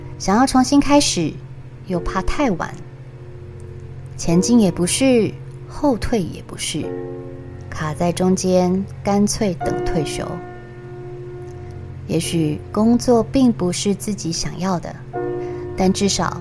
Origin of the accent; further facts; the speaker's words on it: Taiwan; 尤其在我从欧洲回来之后，对比台湾与欧洲的服务态度，我更觉得这是身为台湾人的幸福